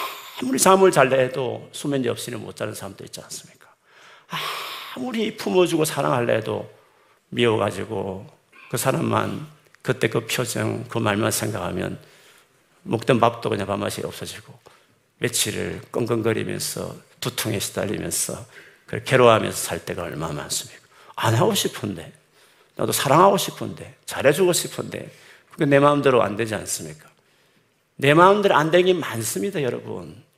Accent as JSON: {"language": "Korean", "region": "Gyeongsang", "country": "South Korea", "said": "저같이 경상도 출신들은 더더욱이나 이렇게."}